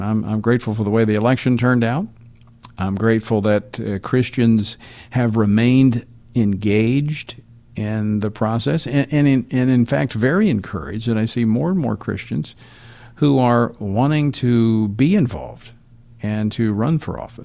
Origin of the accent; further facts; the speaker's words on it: Louisiana, United States; I know back in my home state of Louisiana, challenging year in the wake of a flood.